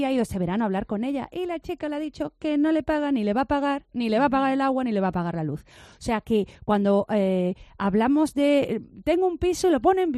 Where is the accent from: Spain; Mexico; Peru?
Spain; Málaga, Andalusia; pero si es que yo soy de Málaga